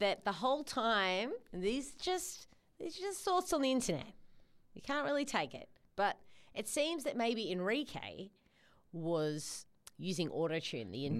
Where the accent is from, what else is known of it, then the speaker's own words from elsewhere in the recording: Werribee, Victoria, Australia; I love Werribee. I grew up in Werribee South and I'm a big fan.